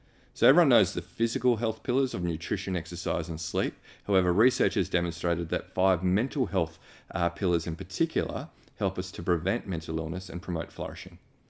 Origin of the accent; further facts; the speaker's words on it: Australia; including my home country Australia